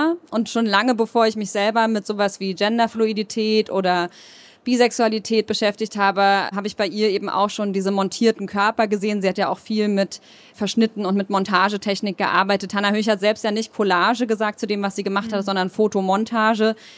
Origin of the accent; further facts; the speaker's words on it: Gotha, Thuringia, Germany; die berühmteste Tochter meiner Heimatstadt Gotha. Die Stadt, die ich sonst vorstelle damit, dass dort die Versicherung erfunden wurde.